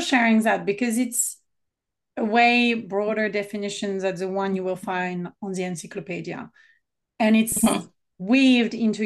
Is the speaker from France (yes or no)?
yes; France; I am born and raised in France. I come from this background of colonialism, and it's uncomfortable for me